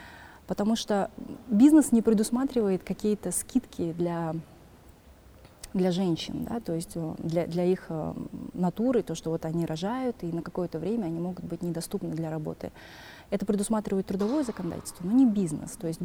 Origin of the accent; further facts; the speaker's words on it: Kazakhstan; я, соответственно, казашка